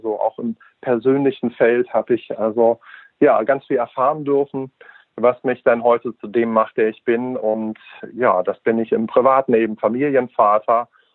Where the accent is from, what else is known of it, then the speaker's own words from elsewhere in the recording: Göttingen, Lower Saxony, Germany; Und ich bin 46, ich komme aus Göttingen.